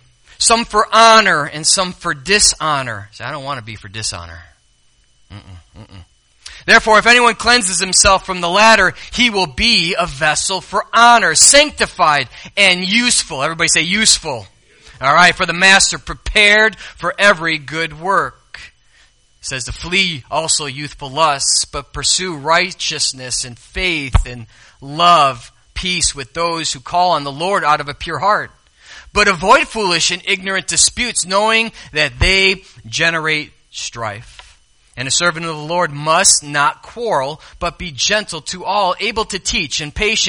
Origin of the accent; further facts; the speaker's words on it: Chicago, Illinois, United States; I grew up in Chicago area, and Indy was the race car.